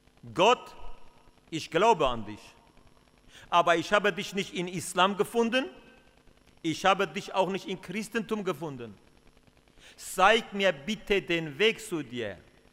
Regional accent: Turkey; Ihr Lieben, ich komme aus der Türkei. Ich gehöre zu dem Volk der Kurden.

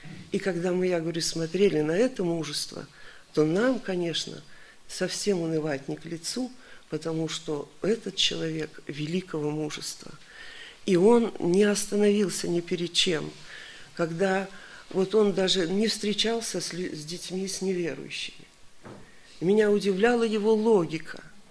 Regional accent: Siberia, Russia; я сама из Сибири

